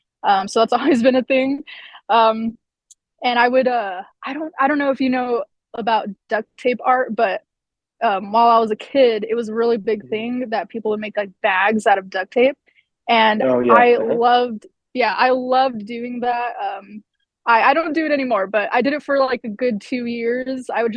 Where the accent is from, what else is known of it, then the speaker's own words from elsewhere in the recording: El Paso, Texas, United States; Okay. Well, I was born and raised in El Paso, so that's fun. Lived here all my life.